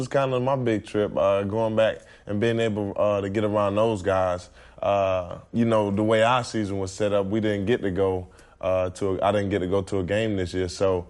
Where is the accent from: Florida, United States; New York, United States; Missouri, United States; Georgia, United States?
Georgia, United States; just because we're both from Georgia.